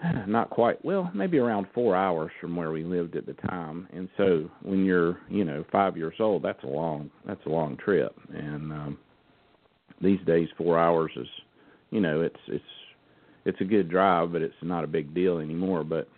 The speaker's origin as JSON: {"language": "English", "region": "North Carolina", "country": "United States", "said": "I'm from the Piedmont area, Stanley County in North Carolina. We had moved down there because my dad's a pastor, and we had moved to a church down there."}